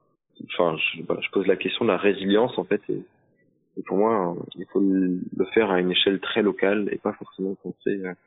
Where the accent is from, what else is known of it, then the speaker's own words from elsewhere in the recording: Pays de la Loire, France; Parce que j'ai grandi, enfin je suis né, j'ai grandi, j'ai évolué en Sarthe, donc je connais plutôt bien le département et les acteurs qui y sont, etc.